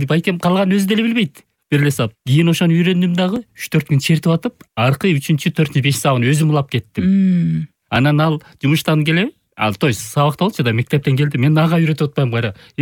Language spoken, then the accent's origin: Kyrgyz; Ak-Olon, Issyk-Kul Region, Kyrgyzstan; born there; туулган айыл, Ак Өлөң деген айыл. Ысык Көлдө Тоң району болот да, ошол айылдан туулган.